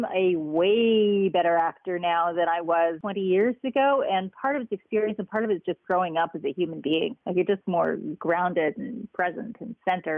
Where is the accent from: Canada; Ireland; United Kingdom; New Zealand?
Canada; Toronto, Ontario; now in Los Angeles, United States; I grew up in Toronto.